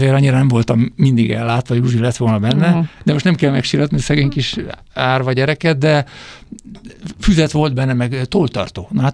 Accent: Budapest, Hungary; ahol én felnőttem, az Árpád-hídi lakótelep, az Angyalföldön, az egy ilyen, úgy kell elképzelni, hogy az a tele volt élettel.

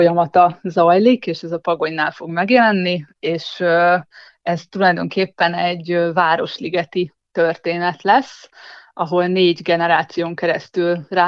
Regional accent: Szeged, Csongrád-Csanád, Hungary; now in Budapest, Hungary; holott nem itt születtem, én Szegedről származom, de abszolút egy ilyen második otthonom lett a Liget és környéke.

